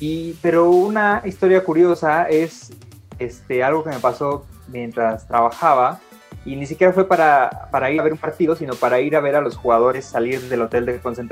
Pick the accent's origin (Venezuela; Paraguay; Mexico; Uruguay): Mexico; State of Mexico; No, yo no soy de Veracruz, yo soy del Estado de México.